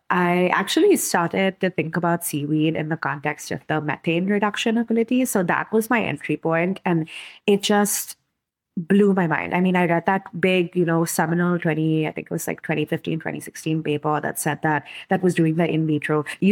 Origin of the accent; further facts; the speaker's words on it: India; moved away as an adult; So I'm originally from India. When I went to the States for undergrad, I studied biology